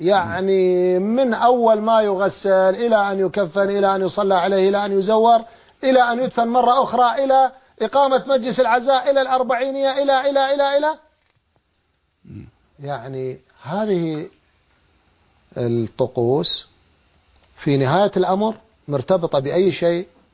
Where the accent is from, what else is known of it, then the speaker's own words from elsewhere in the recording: Iraq; عندنا في العراق